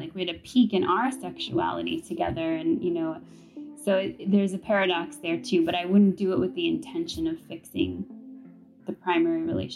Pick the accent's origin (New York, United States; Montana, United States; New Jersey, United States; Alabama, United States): New York, United States; New York City; So I just would see different things growing up in New York City.